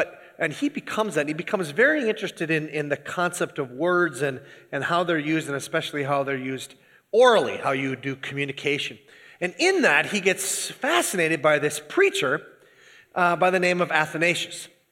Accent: Minnesota, United States; Anyway, Iron Rangers don't cry, but I do, so I don't know how that works.

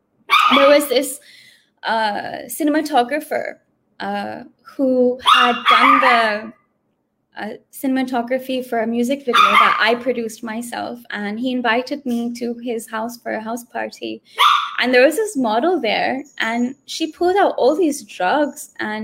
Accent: United States; I was just shocked because I grew up in America

